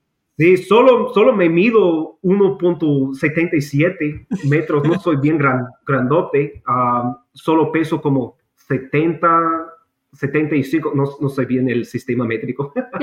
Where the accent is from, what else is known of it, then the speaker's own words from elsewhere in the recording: United States; Spanish is a second language; soy nacido y criado aquí mismo en Estados Unidos. Español no es mi primer idioma, yo tenía que aprender como los demás en la preparatoria